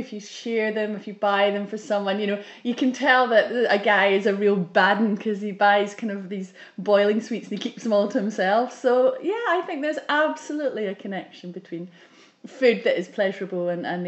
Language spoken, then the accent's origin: English; Scotland, United Kingdom; also born or lived in London; out in the country, where I grew up in Ayrshire